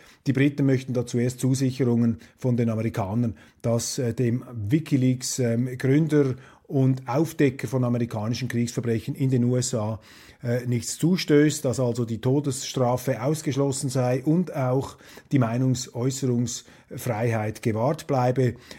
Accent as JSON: {"language": "German", "country": "Switzerland", "said": "Da ist man geneigt, als Schweizer den Deutschen und vor allem auch den Journalisten etwas Entspanntheit und Entkrampfung zu gönnen"}